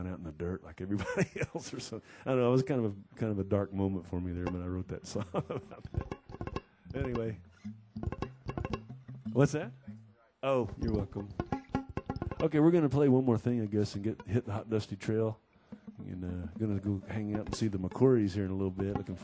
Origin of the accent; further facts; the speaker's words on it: Pacific Northwest, United States; You know we're from the Northwest because we have mold growing on our bodies.